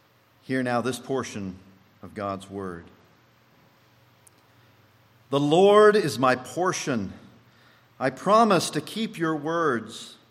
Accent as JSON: {"language": "English", "region": "Midwest", "country": "United States", "tie": "born or raised there", "said": "but I guess growing up in the Midwest, if something tasted that good, you wanted a large portion of it."}